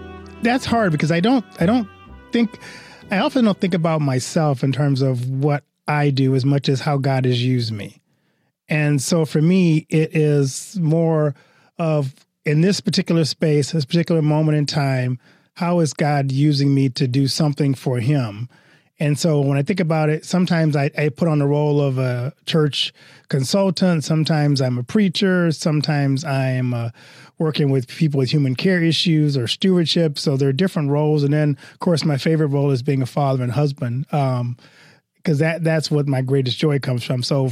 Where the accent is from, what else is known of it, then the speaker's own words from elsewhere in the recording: Deep South, United States; Well, it's funny because I grew up in the Deep South in the early 1970s.